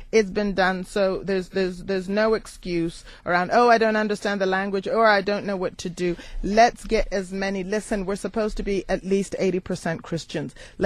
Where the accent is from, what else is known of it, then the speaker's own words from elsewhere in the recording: United States; that's why I use the word house because I grew up in the United States.